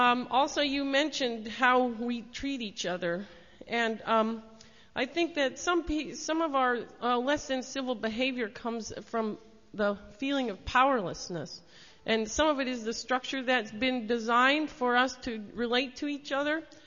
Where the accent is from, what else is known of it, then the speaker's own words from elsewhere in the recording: New York, United States; from New York.